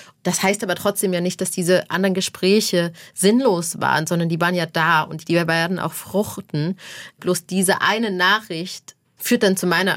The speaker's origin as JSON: {"language": "German", "region": "Thuringia", "country": "Germany", "said": "Ich komme aus einem Arbeiterhaushalt, Caro kommt aus einem Arbeiterhaushalt. Ich komme aus Thüringen, Caro kommt aus Thüringen."}